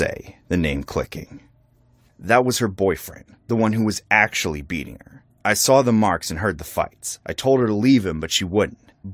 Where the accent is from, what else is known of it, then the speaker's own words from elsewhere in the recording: Sydney, New South Wales, Australia; born there; I wasn't a Yank. I was born in Sydney to American parents.